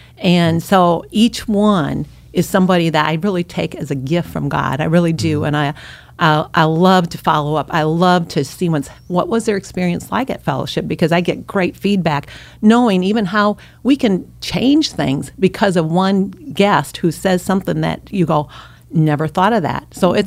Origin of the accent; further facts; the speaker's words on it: Midwest, United States; I'm from the Midwest. And I've been in the South for 25 years, so I'm a blend.